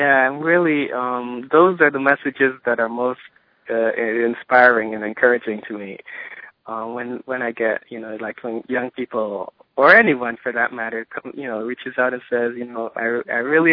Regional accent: Guyana; moved away; so I grew up in Guyana, but, and I, you know, I left, you know, many years ago.

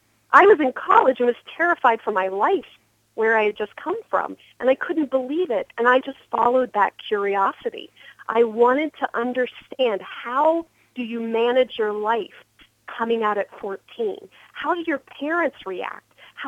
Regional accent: Cincinnati, Ohio, United States; I grew up in Cincinnati, Ohio. I had never met another out person in my life.

